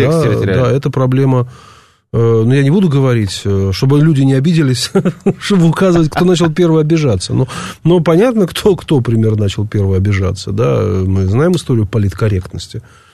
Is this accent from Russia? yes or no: yes; Russia; Ну, я был иностранец. Я был россиянин, необразованный, темный.